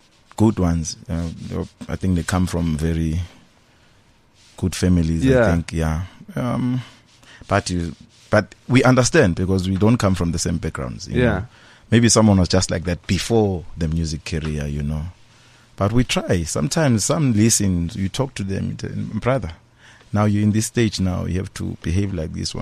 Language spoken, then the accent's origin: English; Durban, KwaZulu-Natal, South Africa; I'm from Durban.